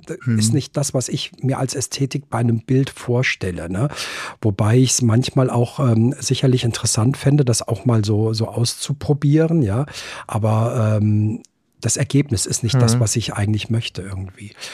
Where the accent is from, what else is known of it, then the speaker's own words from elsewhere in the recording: Frankfurt am Main, Hesse, Germany; Ich bin ja in Frankfurt aufgewachsen, von daher war der Mainzer Fasching für mich immer der naheliegendere